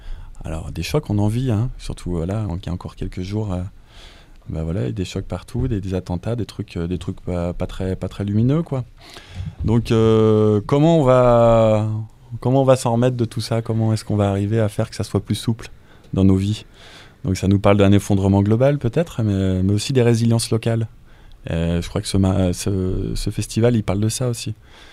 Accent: Bourgogne-Franche-Comté, France; moi je suis jurassien de souche et voilà, pur et dur.

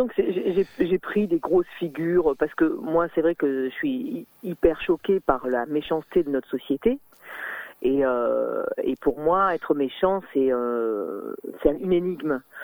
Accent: Crest, Auvergne-Rhône-Alpes, France; moved away as an adult; now in Nantes, France; Parce que je suis née à Cré, donc j'ai passé 30 ans de ma vie dans la Drôme. Il se trouve que maintenant j'ai déménagé à Nantes, ça fait maintenant une dizaine d'années. Je suis partie de la Drôme il y a à peu près 15 ans.

